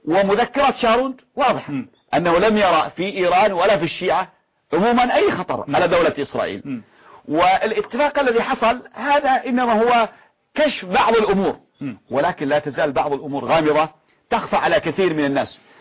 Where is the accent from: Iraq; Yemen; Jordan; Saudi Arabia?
Yemen